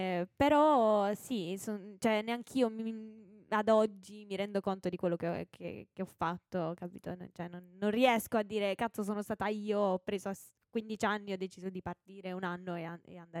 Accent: Bisceglie, Apulia, Italy; vengo da Biceglie in Puglia, che è vicino Bari.

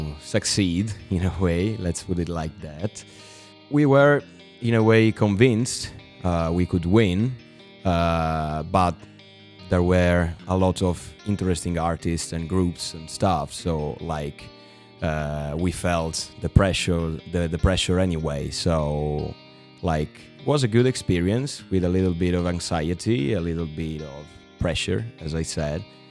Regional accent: Rovereto, Trentino-Alto Adige, Italy; English is a second language; I'm 25 years old and I'm an artist from Rovereto.

